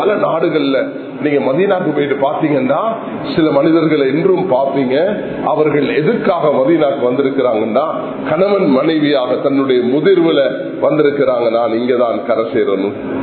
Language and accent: Tamil; Sri Lanka; நாங்கள் இலங்கை நாட்டு பிரஜைகள்